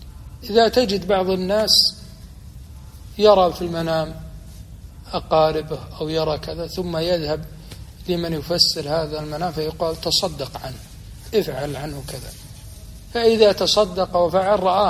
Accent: Kuwait; عندنا في الكويت وعي في هذا الحمد لله

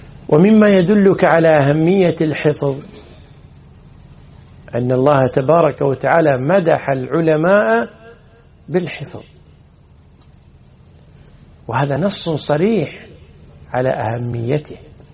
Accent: Kuwait; المثل عندنا بالكويت يقول: اللي ما يعرفك ما يثمنك

